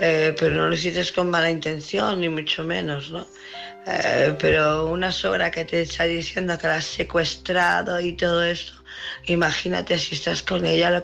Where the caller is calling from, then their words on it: Barcelona, Catalonia, Spain; de Barcelona.